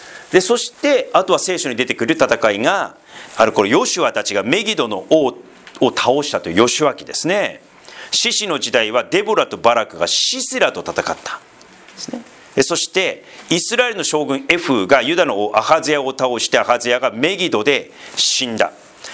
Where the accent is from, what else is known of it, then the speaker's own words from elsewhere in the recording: Sendai, Miyagi, Japan; 私東北出身なんです、仙台出身なんですが、